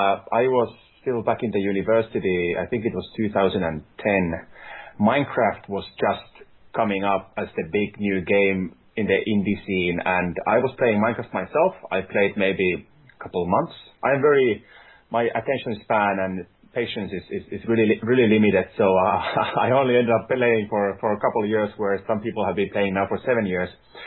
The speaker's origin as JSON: {"language": "English", "country": "Finland", "said": "I'm from Finland"}